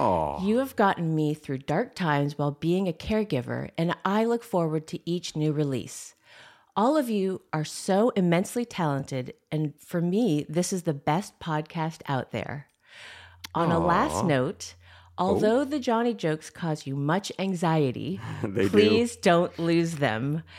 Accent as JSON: {"language": "English", "town": "Hull", "region": "Massachusetts", "country": "United States", "tie": "born or raised there", "accent": "Boston", "said": "Guy Van Duzer is still alive, teaches at Berkeley, and was seen by me recently ordering a falafel wrap in our mutual hometown of Hull, Massachu"}